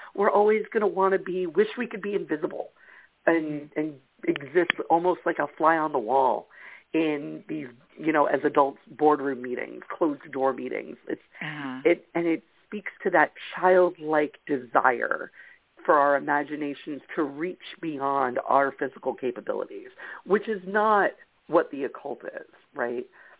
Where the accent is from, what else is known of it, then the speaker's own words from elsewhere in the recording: New York, United States; I'm from New York